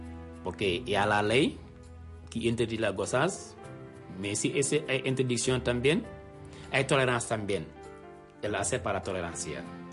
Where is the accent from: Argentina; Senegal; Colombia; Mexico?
Senegal; Spanish is a second language; moved away as an adult; now in Spain; yo soy de Senegal. Yo vine aquí en 2006 para buscar la vida.